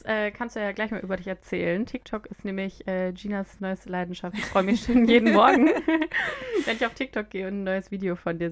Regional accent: Freiburg, Baden-Württemberg, Germany; Ich komme auch aus Freiburg und bin 27 Jahre alt. Mama von 2-jährigen Zwillingen

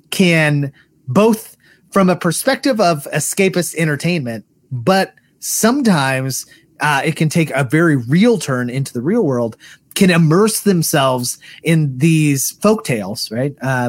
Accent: Missouri, United States; And like I mentioned earlier, we are from Missouri.

